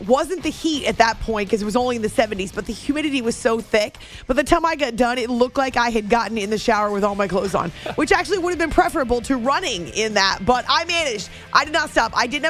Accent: New England, United States; But also as a kid growing up in New England

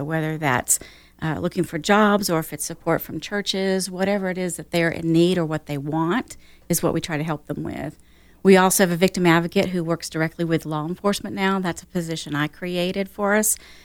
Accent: North Carolina, United States; also born or lived in Iowa; I was born in North Carolina, lived in Iowa a little bit, but North Carolina is really home for me. Been in Kernersville for about 23 years now.

